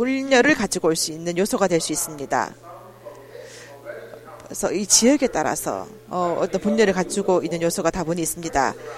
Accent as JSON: {"language": "Korean", "country": "Hong Kong", "first_language": "Cantonese", "second_language": "Korean", "said": "제가 또 홍콩 출신이기 때문에 제가 중국어를 그 전에 알고 있었습니다. 그렇지만 캔토니즈였습니다. 해프 캔토니즈였습니다. 제가 캔토니즈를 어릴 때 말했고"}